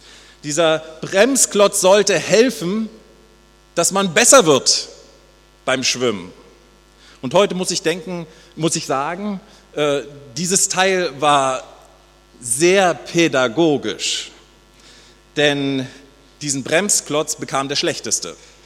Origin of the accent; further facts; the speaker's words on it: East Germany, Germany; Gut, zur DDR-Zeit, ich bin aus der DDR, haben wir nicht Loser gesagt.